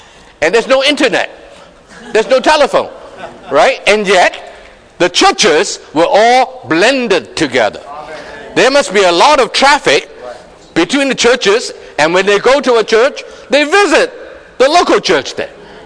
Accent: Hong Kong; Such as, I come from Hong Kong, I can greet Brother James, right?

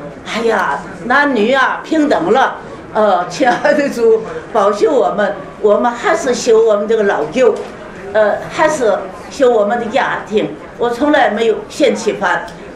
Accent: Shandong, China; 所以我们这个源头山东人，我们都是农村呀

